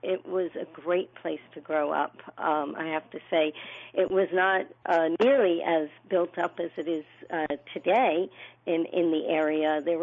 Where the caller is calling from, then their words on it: New York, United States; So I am based in Rockland County, New York. It's just 15 miles north of the George Washington Bridge from the city.